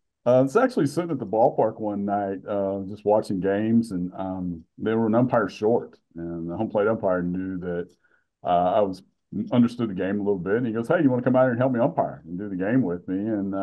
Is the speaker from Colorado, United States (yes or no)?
no; Indiana, United States; I'm originally from Indiana.